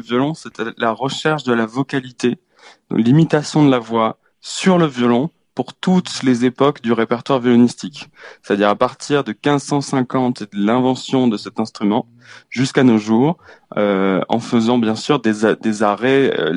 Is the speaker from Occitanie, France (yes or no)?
yes; Perpignan, Occitanie, France; Bon, je viens de Perpignan, donc je suis pas vraiment espagnol, mais la frontière n'est pas loin.